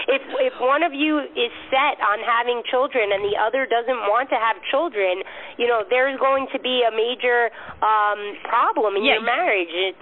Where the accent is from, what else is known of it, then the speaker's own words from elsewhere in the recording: United States; because despite my heritage, I'm American born and raised